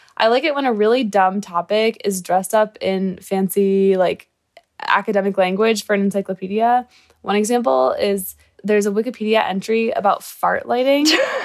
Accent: Michigan, United States; I'm from Michigan, and I'm in college

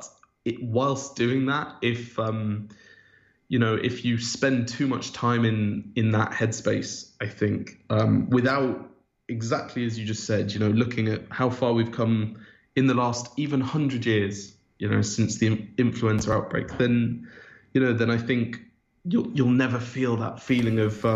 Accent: Auckland, New Zealand; born there; I was born in Auckland.

